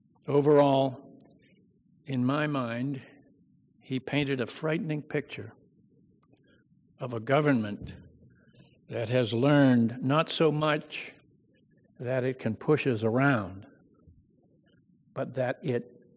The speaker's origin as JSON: {"language": "English", "region": "Pennsylvania", "country": "United States", "tie": "born or raised there", "said": "In my home state of Pennsylvania, this very week"}